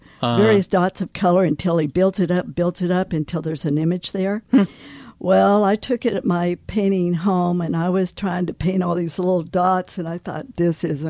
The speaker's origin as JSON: {"language": "English", "town": "Lubbock", "region": "Texas", "country": "United States", "tie": "born or raised there", "lives_now": "Tucson, United States", "said": "No, I grew up in Lubbock, Texas. I got my bachelor's degree there, my bachelor's of fine arts."}